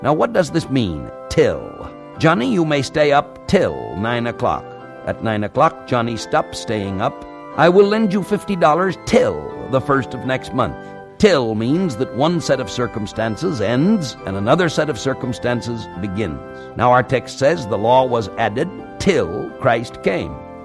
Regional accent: California, United States; there was not even 1 mile of paved road in my home state of California.

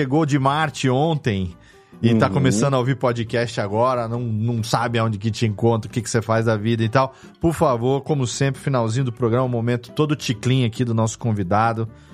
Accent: São Paulo, Brazil; A gente é de São Paulo, né, que tem que falar um pastel e dois chopps.

